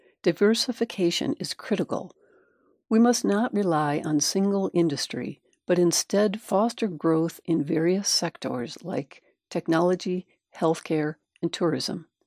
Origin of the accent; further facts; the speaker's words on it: Flagstaff, Arizona, United States; I was born and raised in Flagstaff. My children are attending some of the same schools I did.